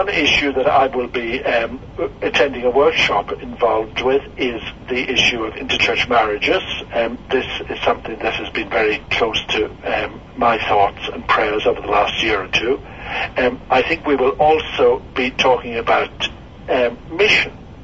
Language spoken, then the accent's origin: English; Ireland; I'll be very conscious, though, not just being an Irish representative.